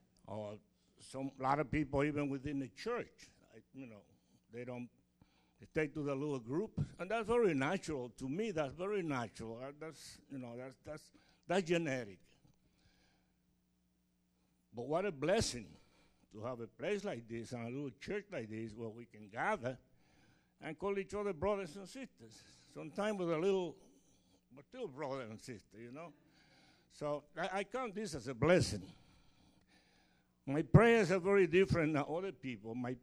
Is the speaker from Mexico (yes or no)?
no; Puerto Rico; now in United States; I grew up outside the United States, so I am from Puerto Rico